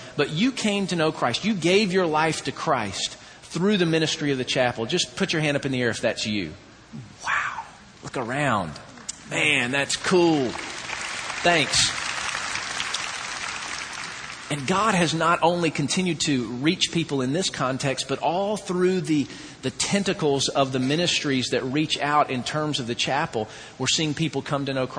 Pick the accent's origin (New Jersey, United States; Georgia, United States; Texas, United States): Georgia, United States; That's right. I'm from Georgia. He's from Oklahoma.